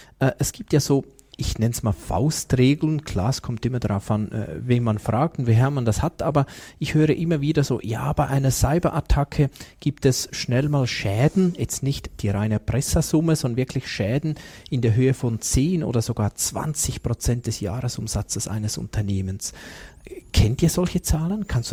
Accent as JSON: {"language": "German", "country": "Switzerland", "said": "hier sind wir Schweizer Weltmeister"}